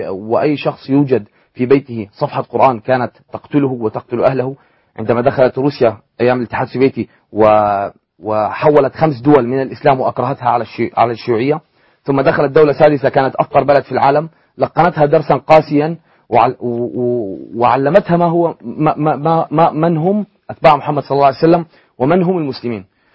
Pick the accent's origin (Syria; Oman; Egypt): Syria; فنحن أبناء سوريا وأبناء الإسلام في سوريا